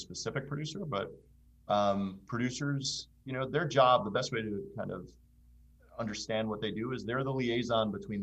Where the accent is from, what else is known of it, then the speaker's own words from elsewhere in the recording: West New York, New Jersey, United States; I grew up in West New York, New Jersey, right across the river.